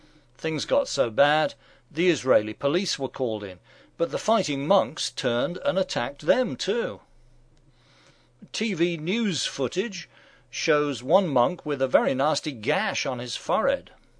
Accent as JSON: {"language": "English", "region": "England", "country": "United Kingdom", "lives_now": "United States", "said": "As an English person in America, one thing I get asked a lot is, what's the difference between England and Britain and the UK?"}